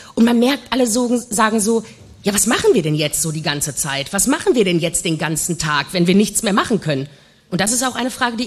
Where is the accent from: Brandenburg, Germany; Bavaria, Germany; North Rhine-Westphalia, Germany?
North Rhine-Westphalia, Germany; Ich komme aus dem Ruhrgebiet ursprünglich.